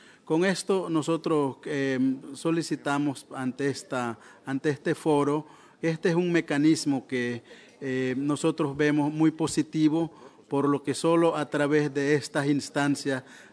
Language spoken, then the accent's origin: Spanish; Nicaragua; En Nicaragua nosotros hemos avanzado en varios aspectos relacionados a los derechos de los pueblos indígenas.